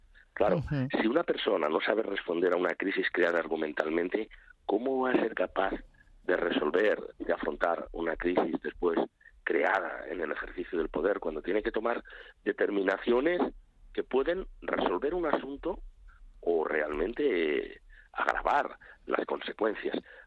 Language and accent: Spanish; Aragon, Spain; y digo Aragón porque yo soy aragonés